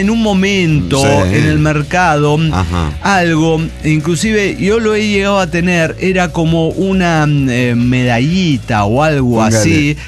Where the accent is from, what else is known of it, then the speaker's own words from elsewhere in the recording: Bolivia; soy la ordenadora de Bolivia